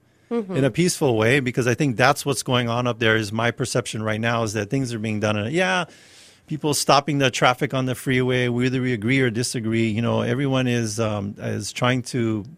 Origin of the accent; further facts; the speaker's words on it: Hawaii, United States; by having these blessings and these benefits for being Native Hawaiian. And being Hawaiian, you know, it's a cultural identity, right?